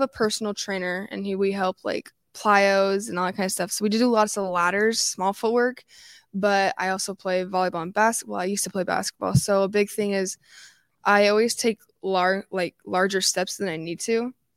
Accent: Wyoming, United States; I play for Gillette Edge and I'm 17. I'm going to be a senior this year and I'm from Wyoming

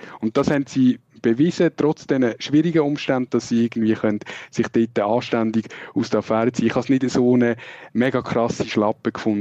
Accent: Switzerland; das sagen wir vielleicht auch als Schweizer

